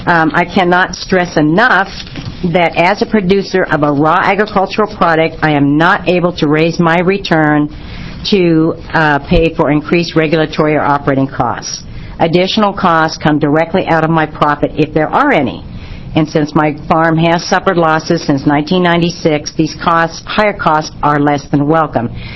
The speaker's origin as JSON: {"language": "English", "town": "Hood River", "region": "Oregon", "country": "United States", "said": "I'm from Hood River, Oregon. I'm a fourth-generation orchardist."}